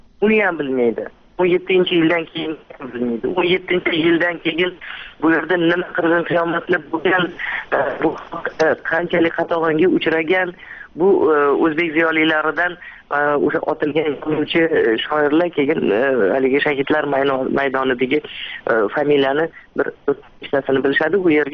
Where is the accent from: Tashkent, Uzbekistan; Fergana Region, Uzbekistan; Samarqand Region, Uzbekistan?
Tashkent, Uzbekistan; Mana shu zilzila bo'lganda endi shaharda tug'ilib o'sganman. Men 11 yoshga qarab ketayotgandim.